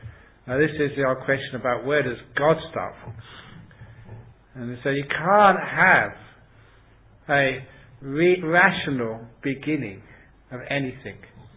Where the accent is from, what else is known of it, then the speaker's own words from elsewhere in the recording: England, United Kingdom; what country do you come from? We say, I come from England.